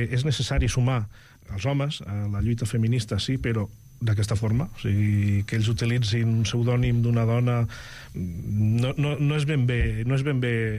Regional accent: Valencian Community, Spain; no és que sigui de Castelló, sóc del Baix Maestrat, que és la comarca, que la capital és Vinaròs, i sóc d'allà.

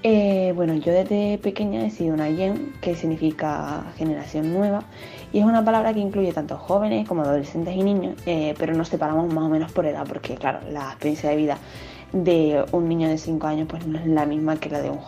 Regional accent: Canary Islands, Spain; de Gran Canaria

